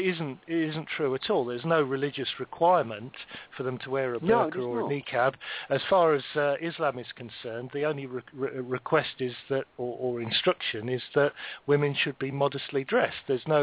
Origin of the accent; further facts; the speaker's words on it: England, United Kingdom; There's a certain level of trust that we have between ourselves as indigenous English people